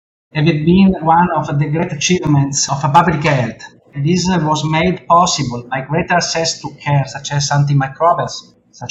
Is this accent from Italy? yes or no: yes; Italy; English is a second language; from Italy. I am a surgeon and I am interested in antimicrobial resistance